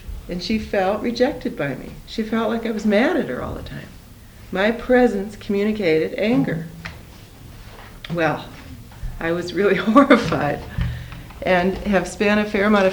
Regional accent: Moorhead, Minnesota, United States; I was raised in Moorhead, Minnesota, and in my community in Moorhead, Minnesota, we were mostly Norwegian Lutherans. And I'm Norwegian Lutheran

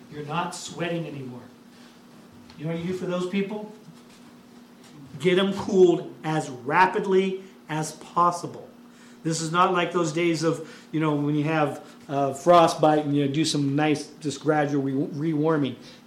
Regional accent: Wenatchee, Washington, United States; like I mentioned, I'm from Wenatchee. Over here in Eastern Washington.

